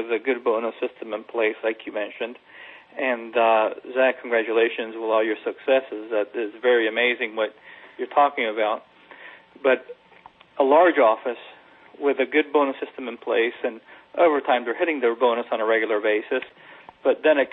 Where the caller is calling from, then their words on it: Tallahassee, Florida, United States; in Tallahassee.